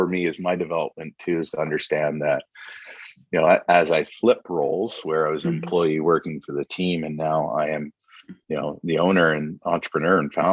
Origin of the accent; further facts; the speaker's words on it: British Columbia, Canada; I think as a British Columbian, oh, just gratitude. We are so lucky to live on this spot on the planet.